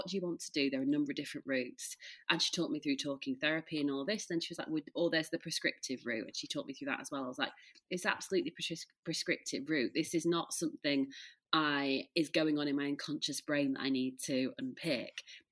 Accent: Leeds, Yorkshire and the Humber, United Kingdom; I'm from Leeds, but we live in the, like, near the Peak District.

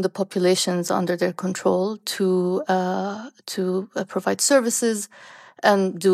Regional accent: Sanaa, Amanat Al Asimah, Yemen; I grew up in Yemen. I finished high school in Yemen, in Sana'a.

